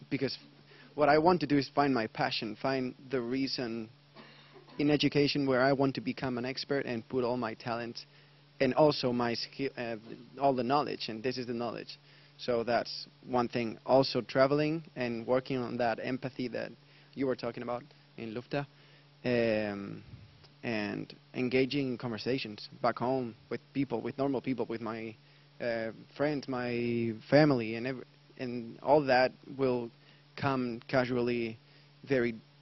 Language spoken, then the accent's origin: English; Spain; English is a second language; So, personally for me, I'm from Spain, also exchange student